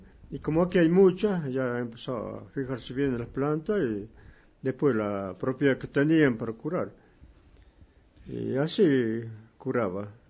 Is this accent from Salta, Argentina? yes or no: yes; Cafayate, Salta, Argentina; born there